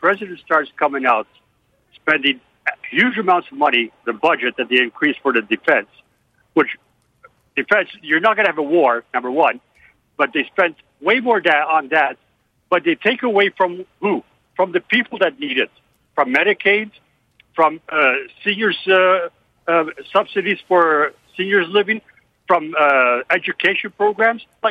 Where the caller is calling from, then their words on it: London, Ontario, Canada; My comment was that I'm from Canada